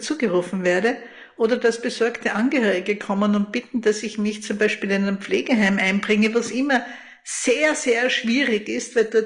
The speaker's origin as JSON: {"language": "German", "country": "Austria", "said": "die sind bei uns in Österreich immer weniger gebräuchlich"}